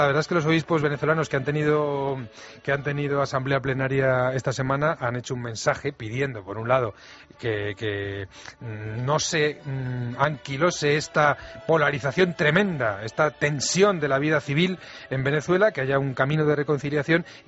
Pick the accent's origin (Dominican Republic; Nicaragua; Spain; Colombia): Spain; como españoles